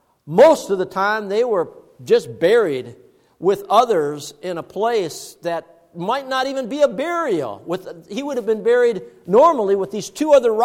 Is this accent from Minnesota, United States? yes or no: yes; Duluth, Minnesota, United States; It was about 60 miles away from where I was raised in Duluth, Minnesota.